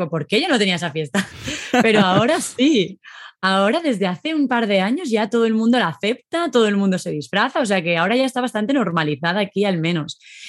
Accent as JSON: {"language": "Spanish", "town": "Valencia", "region": "Valencian Community", "country": "Spain", "said": "soy profesora de español. También soy de España, de la parte este, de Valencia."}